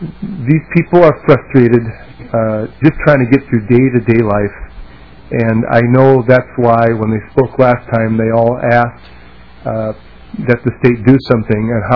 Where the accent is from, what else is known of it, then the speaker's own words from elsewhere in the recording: Minnesota, United States; And as a Minnesotan, I want closure too for the state of Minnesota.